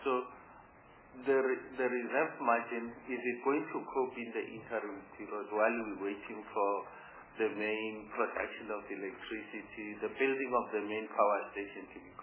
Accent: Soweto, Gauteng, South Africa; I come from Soweto, and in Orlando, it's during winter.

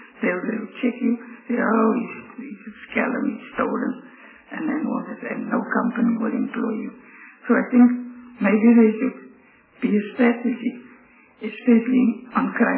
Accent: Beaufort West, Western Cape, South Africa; I'm from Beaufort West, but I taught 16 years in Cape Town, 11 years in Vandenberg, Silver Stream.

